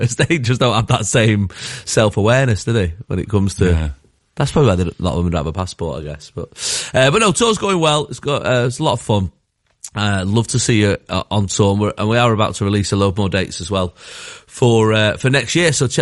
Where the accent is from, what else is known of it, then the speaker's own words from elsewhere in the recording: United States; we've got, you know, course, an American's going to let himself be known, you know.